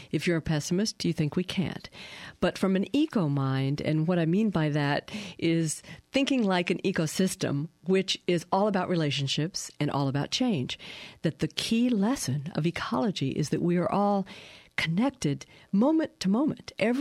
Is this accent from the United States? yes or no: yes; Pendleton, Oregon, United States; born there; I am delighted to be back in my home state. I want to underscore I was actually born in Pendleton.